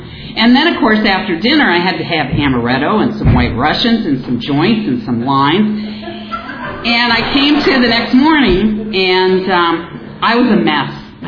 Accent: Ohio, United States; because I grew up in Ohio and they have blue laws

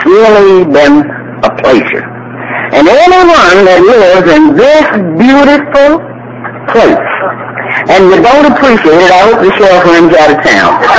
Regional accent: Ann Arbor, Michigan, United States; I'm from Ann Arbor. And not only am I from Ann Arbor, I'm an alcoholic.

